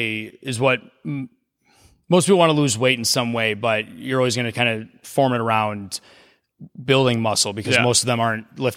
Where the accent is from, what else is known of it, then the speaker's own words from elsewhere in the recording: New Lenox, Illinois, United States; There was a place in my hometown, New Lenox, that had just opened up.